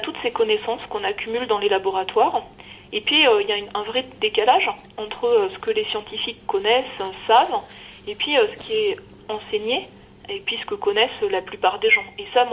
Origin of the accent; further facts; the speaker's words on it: Grand Est, France; qui m'avait emmenée avec lui faire des fouilles en Lorraine, là où j'ai grandi.